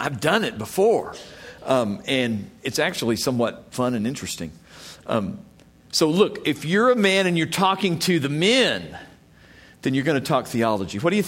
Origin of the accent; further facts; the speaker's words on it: United States; Well, I'm from the United States.